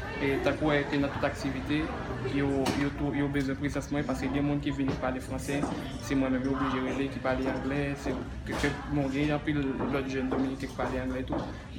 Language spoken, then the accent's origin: French; Haiti